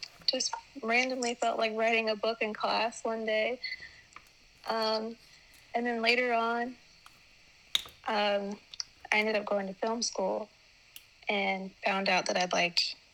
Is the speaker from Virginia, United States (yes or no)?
no; Tallahassee, Florida, United States; So born and raised in Florida. I was born in the capital, actually. 26 years old.